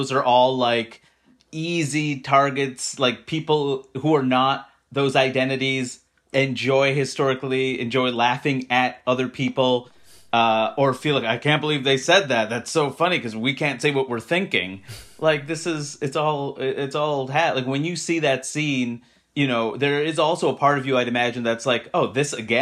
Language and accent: English; New York City, New York, United States; This isn't every place in the country and the world is not where I grew up in Queens, New York, right?